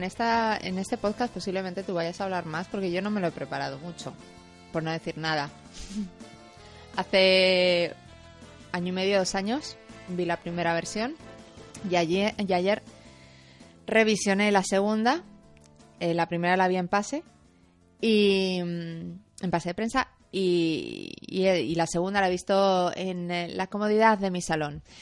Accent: Madrid, Community of Madrid, Spain; Yo soy madrileña.

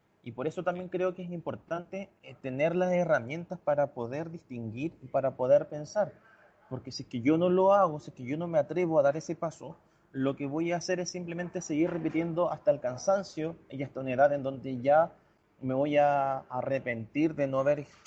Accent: Chile; Yo estudié en la Universidad de Chile, que es la universidad estatal y pública por excelencia en mi país

